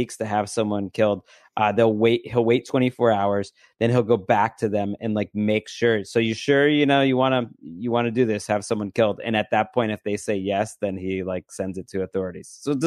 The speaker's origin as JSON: {"language": "English", "region": "Massachusetts", "country": "United States", "tie": "born or raised there", "said": "my home state, Massachusetts"}